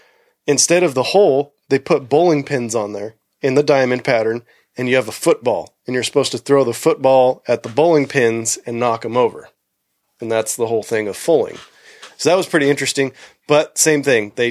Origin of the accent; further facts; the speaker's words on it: San Diego, California, United States; Like, I'm from San Diego, so I know things about food and beer.